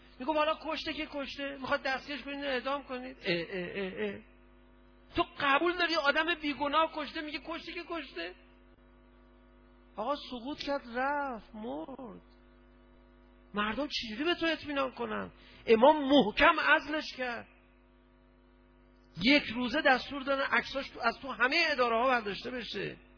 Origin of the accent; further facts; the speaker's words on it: Iran; اونجا یکی دو سه نفر خارجی فهمیدن ما ایرانی هستیم